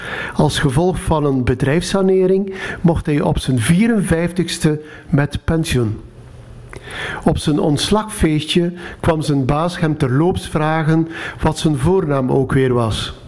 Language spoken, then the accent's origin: Dutch; Zerkegem, Flanders, Belgium; born there; 10 jaar geleden ging ik nog eens terug naar mijn geboortedorp, Zerkeghem. Nu Jabeke.